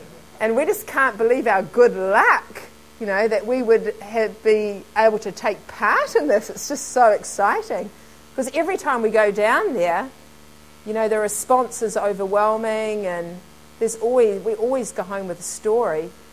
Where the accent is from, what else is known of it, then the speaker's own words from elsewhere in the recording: New Zealand; I've noticed since coming back to New Zealand that I'm still a New Zealander